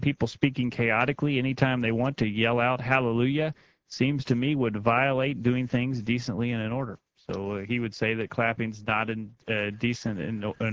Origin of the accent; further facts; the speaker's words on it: Tennessee, United States; You know, Dad, we're from Tennessee